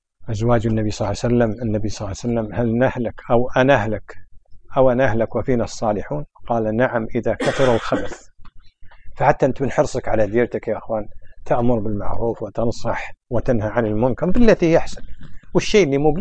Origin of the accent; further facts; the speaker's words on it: Kuwait; بعدين ترى الطابع عندنا في الكويت ما هم مطرفين، ليش؟ مطرفون قليل بالحيل بالحيل.